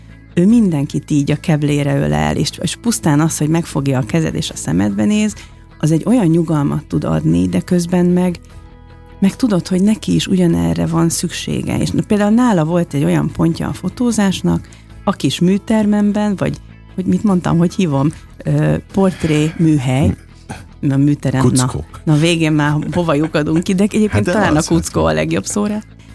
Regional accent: Budapest, Hungary; én a 11. kerületben töltöttem a legszebb gyermekéveimet. Tulajdonképpen ott nőttem föl.

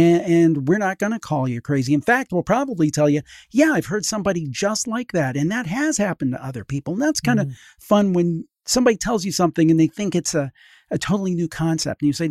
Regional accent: Cleveland, Ohio, United States; I'm from the Cleveland area.

